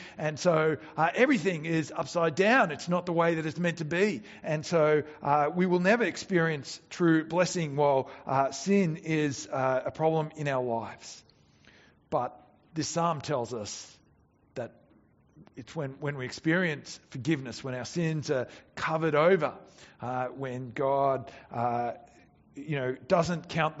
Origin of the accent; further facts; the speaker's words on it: Bangladesh; I grew up overseas in Bangladesh, and sometimes when I was growing up as a kid, I would go and stay with some friends out in the countryside